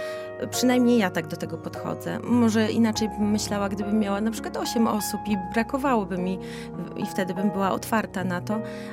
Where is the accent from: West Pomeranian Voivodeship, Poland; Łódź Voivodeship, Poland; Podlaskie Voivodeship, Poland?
Podlaskie Voivodeship, Poland; Białystok; now in Łomża, Poland; A życie prywatne to też tutaj w Łomży już się dzieje. Osiadłam tutaj, do rodzinnego Białegostoku jeżdżę czasami.